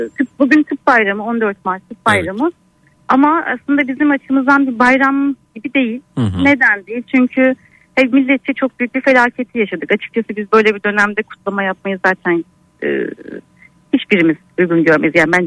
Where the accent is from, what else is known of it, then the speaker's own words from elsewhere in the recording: Ankara, Turkey; Ankara'dan.